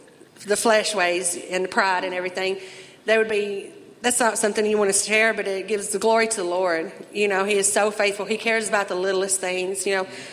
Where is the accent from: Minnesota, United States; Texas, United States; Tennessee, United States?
Tennessee, United States; Cookeville; I'm 35 years old. I'm from Cookeville, Tennessee.